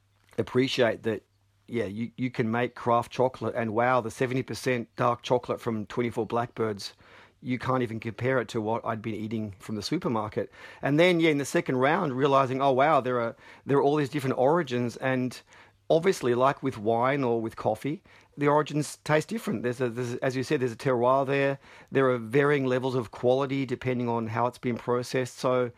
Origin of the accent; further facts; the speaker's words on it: Australia; now in United States; when you live in Southern California as an Australian, you're always on a quest to find good coffee.